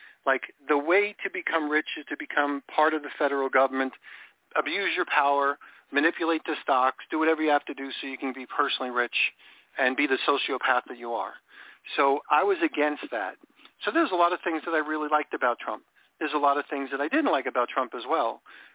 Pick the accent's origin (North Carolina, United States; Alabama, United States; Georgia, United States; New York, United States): New York, United States; because I grew up in New York.